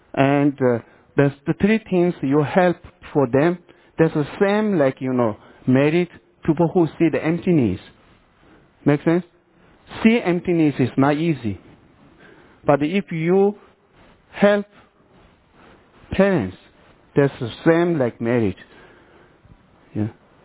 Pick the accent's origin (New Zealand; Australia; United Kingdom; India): India; because I grew up in India